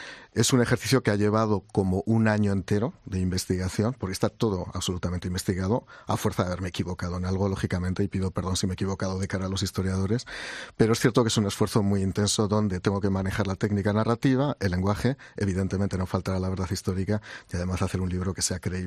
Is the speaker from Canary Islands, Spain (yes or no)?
no; Aragon, Spain; Yo soy aragonés y como aragonés soy muy racional